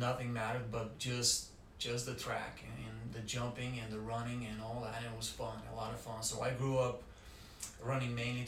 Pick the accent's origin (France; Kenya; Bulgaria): Bulgaria; moved away as an adult; now in United States; I am originally from Bulgaria. Went through high school and served 9 months in the military back home before I decided to jump on the plane and join University of Northern Iowa and get my degree there.